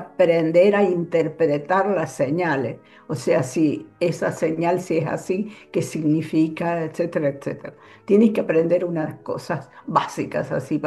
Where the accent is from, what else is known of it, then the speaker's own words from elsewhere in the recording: Córdoba, Argentina; Yo en el año 85, en el 85, 86, voy a Córdoba a mi ciudad natal